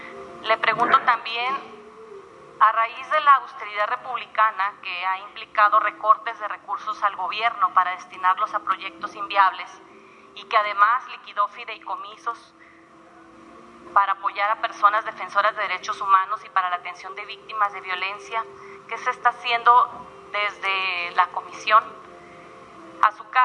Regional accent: Baja California, Mexico; que somos de Baja California

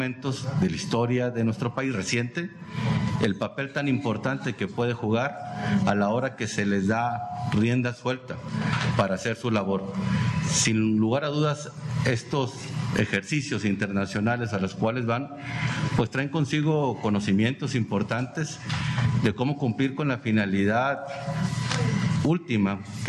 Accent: Mexico; Pero nos daría como mexicanos, al menos es la versión de un servidor, la postura de un servidor, que esos 1,000 elementos estuvieran atacando a los delincuentes en el país.

